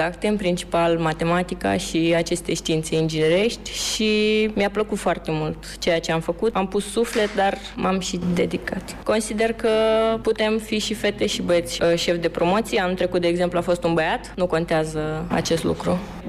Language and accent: Romanian; Brăila, Brăila County, Romania; Mi-am ales repartiție la Brăila, în orașul natal